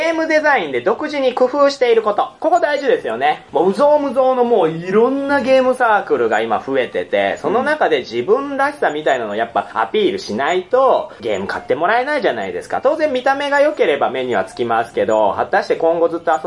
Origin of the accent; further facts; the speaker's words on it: Tokushima, Japan; 私も徳島出身なんで。